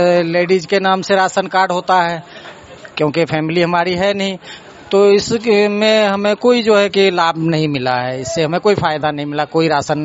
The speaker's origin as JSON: {"language": "Hindi", "region": "Bihar", "country": "India", "said": "मैं बिहार का रहने वाला हूँ।"}